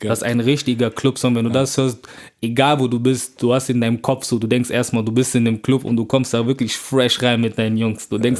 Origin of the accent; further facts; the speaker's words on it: Bonn, North Rhine-Westphalia, Germany; Im Herzen Bonn, weil ich bin in Bonn aufgewachsen. Ich habe in Bonn alles erlebt, sei es meine komplette schulische Laufbahn, mein Freundeskreis